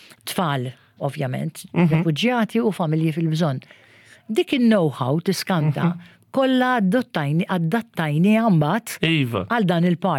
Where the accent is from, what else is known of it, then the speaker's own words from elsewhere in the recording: Birżebbuġa, Southern Region, Malta; Jiena kont minn Birżebbuġa, meta Birżebbuġa ma tantx kien hemm nies residenti, allura aktar kienu jkunu l-villaġġanti.